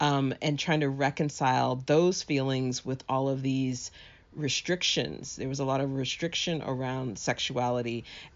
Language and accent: English; Jacksonville, Florida, United States; moved away as an adult; now in Pittsburgh, United States; Yes, I grew up in Jacksonville, Florida. I was born and raised in Jacksonville and lived there until 1989 when I went off to college.